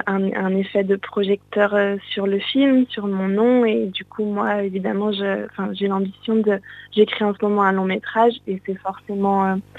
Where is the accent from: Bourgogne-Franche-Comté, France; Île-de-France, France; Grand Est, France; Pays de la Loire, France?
Bourgogne-Franche-Comté, France; Morvelle-en-Bresse; born there; Je vis aujourd'hui à Paris et je suis née à Morvelle-en-Bresse.